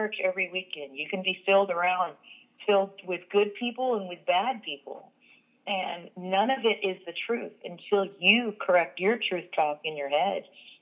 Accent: Dallas, Texas, United States; Well, I grew up in Dallas-Fort Worth Metroplex. I am Ecuadorian and Caucasian, so

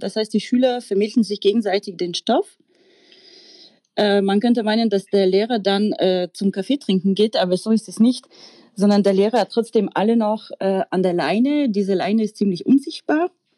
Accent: Brittany, France; German is a second language; moved away as an adult; now in Germany; Ich bin aus der Bretagne in Frankreich.

